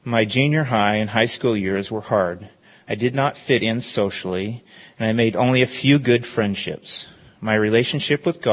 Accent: Eugene, Oregon, United States; born there; I was born in Eugene, Oregon in 1963. My sister and I grew up in a Christian home.

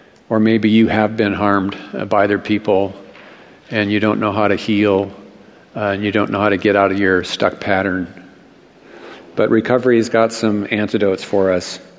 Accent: Minnesota, United States; my favorite team is the Vikings because I grew up in Minnesota.

